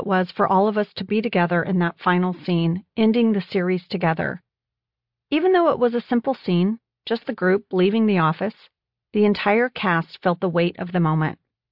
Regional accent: Indonesia; my sister and a tapeworm incident while we were growing up in Indonesia.

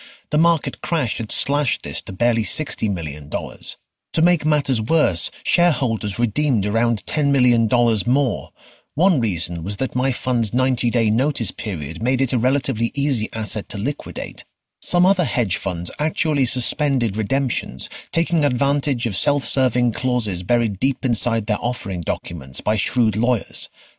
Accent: Israel; moved away; when I was growing up in Israel, my parents couldn't afford to take us on vacation or buy a TV.

